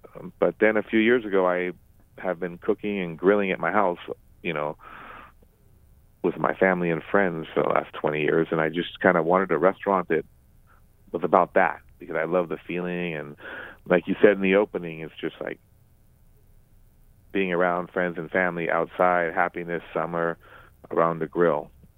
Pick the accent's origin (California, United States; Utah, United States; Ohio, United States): California, United States; Santa Monica; Yeah, so I was born and raised in the Santa Monica, Venice area. I grew up to a French father and an American mother.